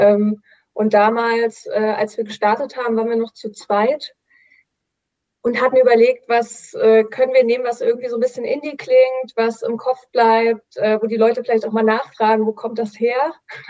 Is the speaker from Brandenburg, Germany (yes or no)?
yes; Brandenburg, Germany; weil die kommt ja aus meinem kleinen Dorf in Brandenburg, wo ich aufgewachsen bin.